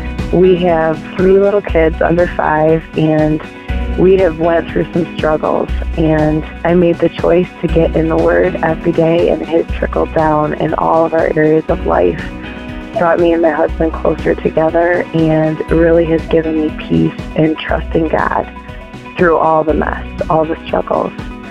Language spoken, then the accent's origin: English; Michigan, United States; I'm from Michigan.